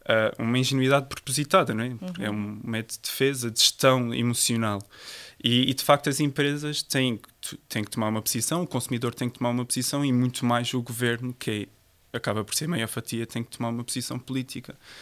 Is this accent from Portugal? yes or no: yes; Azores, Portugal; now in Porto, Portugal; então eu vim a estudar, saí de São Miguel, vim estudar para o Porto